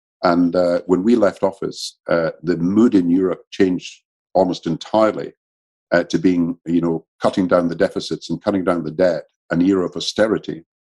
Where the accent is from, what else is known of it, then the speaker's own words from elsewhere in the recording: Scotland, United Kingdom; I'm Scottish and British. I mean, we're very patriotic.